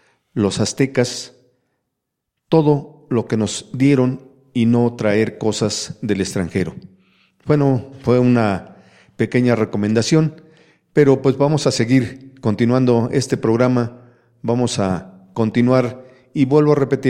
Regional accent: Mexico; son canciones de mi tierra, canciones de mi México

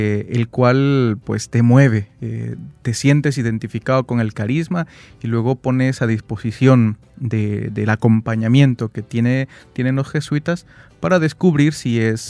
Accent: Guatemala; soy de Guatemala.

